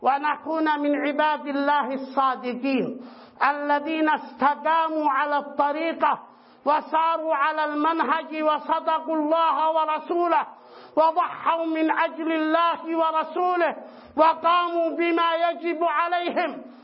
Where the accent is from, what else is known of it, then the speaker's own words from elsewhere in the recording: Yemen; سيما نحن أبناء اليمن مع توارثنا للشجاعة والكرم والتضحية والمبادئ الخلابة، المبادئ الكريمة